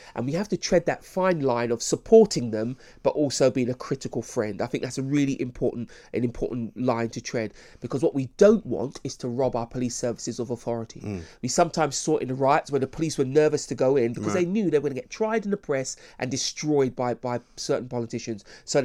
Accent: United Kingdom; Because why I'm proud of being British is that we are fair minded.

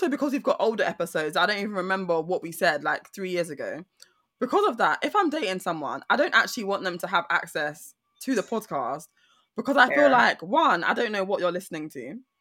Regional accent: Jamaica; I'm Jamaican. Don't you know we have nicknames?

